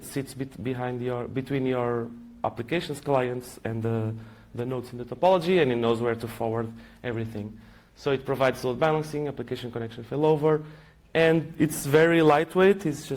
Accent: Portugal; English is a second language; I come from Portugal.

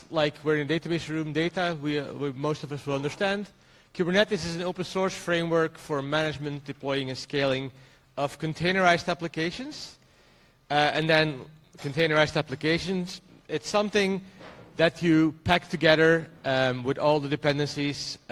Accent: Belgium; English is a second language; I'm from Belgium

